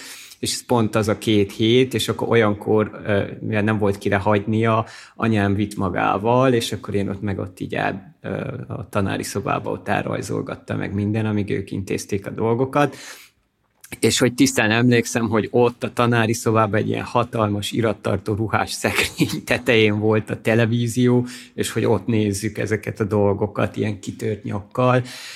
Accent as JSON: {"language": "Hungarian", "region": "Székely Land", "country": "Romania", "tie": "born or raised there", "said": "Én ugye 90-ben születtem, és ez az ilyen székelyföldi kisfalu dolog"}